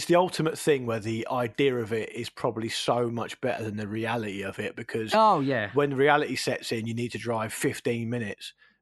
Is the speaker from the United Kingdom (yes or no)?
yes; Isle of Wight, South East England, United Kingdom; My hometown branch is on the Isle of Wight.